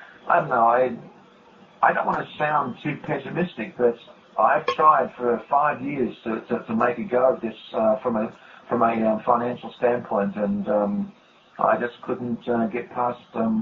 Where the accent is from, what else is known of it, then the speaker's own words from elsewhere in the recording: Australia; You know that I'm Australian. You know that I'm male. You can possibly get an idea of my age, etc.